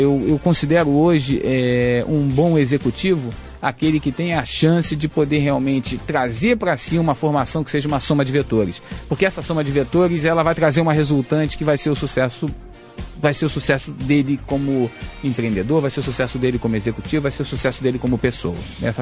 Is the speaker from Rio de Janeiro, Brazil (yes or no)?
yes; Rio de Janeiro, Brazil; sou carioca, tive a oportunidade de estudar engenharia aqui no Rio de Janeiro, fiz a Universidade Federal